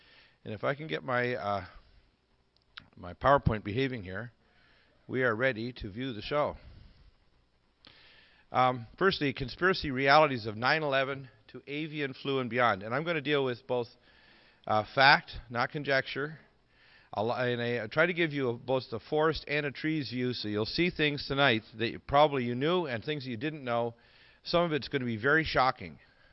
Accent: Detroit, Michigan, United States; I'm a dual citizen. I'm from Detroit, Michigan, licensed in three provinces.

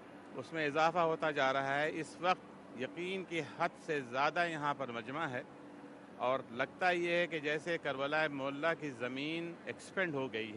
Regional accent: Pakistan; میں پاکستان کا رہنے والا ہوں، کراچی میں میری رہائش ہے، لیکن میں دبئی میں کام کرتا ہوں، اور کراچی اور دبئی دونوں جگہ سے میرا تعلق ہے۔

